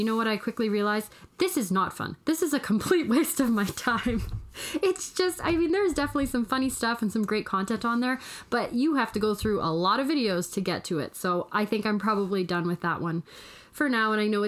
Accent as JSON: {"language": "English", "region": "Rocky Mountains", "country": "United States", "said": "We come from the Rocky Mountains, like, I can't even do anything more than a wave pool wave."}